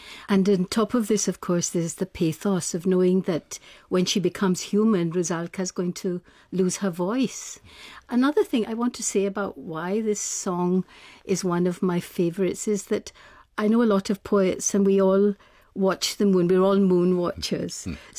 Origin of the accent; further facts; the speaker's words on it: Glasgow, Scotland, United Kingdom; also born or lived in India / Wales; I'm a Scottish Pakistani Muslim Calvinist who grew up in Glasgow, was adopted by India and married into Wales.